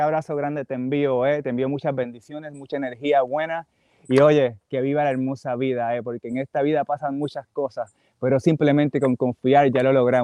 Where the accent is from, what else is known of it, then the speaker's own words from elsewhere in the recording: Puerto Rico; now in Mexico; soy acá, original de Puerto Rico y prontamente adoptado en México.